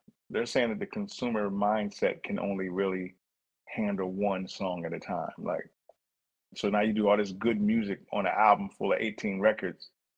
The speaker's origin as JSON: {"language": "English", "region": "New Jersey", "country": "United States", "said": "New Jersey."}